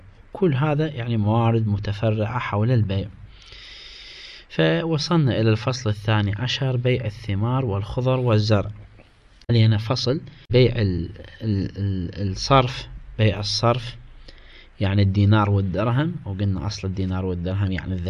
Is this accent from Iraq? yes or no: yes; Karbala, Karbala Governorate, Iraq; في بعض الاسواق عندنا في كربلاء يباع